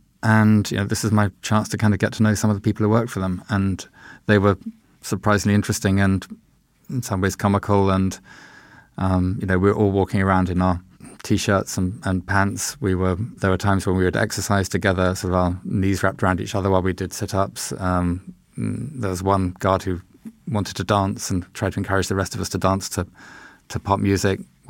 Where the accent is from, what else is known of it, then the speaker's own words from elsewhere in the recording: United Kingdom; I'm convinced that being British in Tehran is more of a liability than being Jewish.